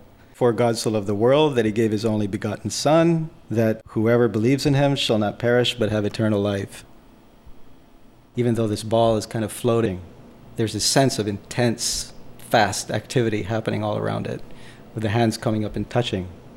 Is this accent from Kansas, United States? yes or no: no; Hawaii, United States; standing here in my studio right next to the computer, and I'm originally from Hawaii.